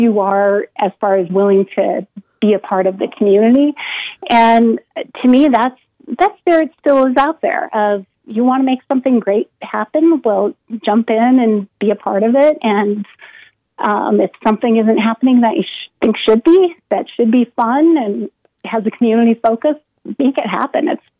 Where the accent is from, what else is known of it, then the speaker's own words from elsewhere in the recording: Steamboat Springs, Colorado, United States; growing up in Steamboat, it didn't seem like there was like this local thing.